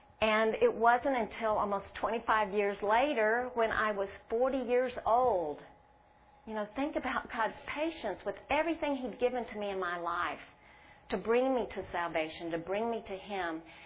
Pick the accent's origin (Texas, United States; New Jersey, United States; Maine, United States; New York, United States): Texas, United States; Corpus Christi; moved away as an adult; my husband and I moved here, we were both born and raised in Corpus Christi